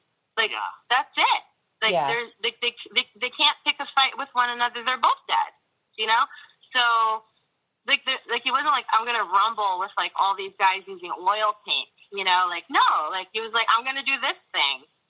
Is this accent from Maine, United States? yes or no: no; Pittsburgh, Pennsylvania, United States; I'm gonna do this thing because I'm interesting and I'm from Pittsburgh. Like, you know what I mean? Like, this is where I'm from, so I'm gonna make this art.